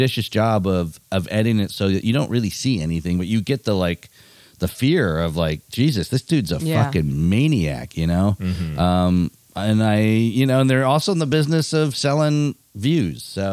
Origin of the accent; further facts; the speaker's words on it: Michigan, United States; My sister, you know, I grew up in Michigan there.